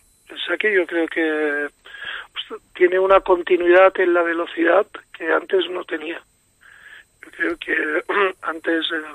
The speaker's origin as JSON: {"language": "Spanish", "country": "Spain", "said": "somos españoles"}